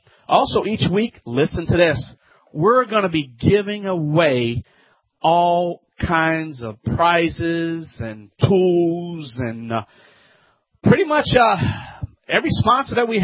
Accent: New Orleans, Louisiana, United States; I'm broadcasting live right here from the Morial Convention Center in my hometown, the Big Easy, and the home of the Super Bowl champs, New Orleans Saints.

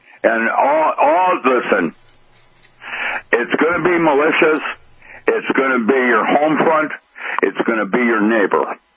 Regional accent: Philippines; because I grew up in the Philippines, and that's the little death.

